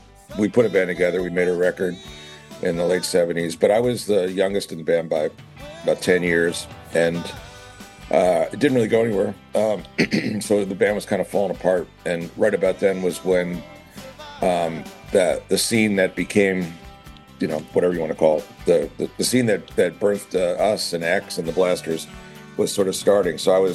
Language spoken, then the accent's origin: English; Philadelphia, Pennsylvania, United States; now in Los Angeles, United States; Well, I grew up in the northwest suburbs, just outside of Philly. I came to LA initially with a band called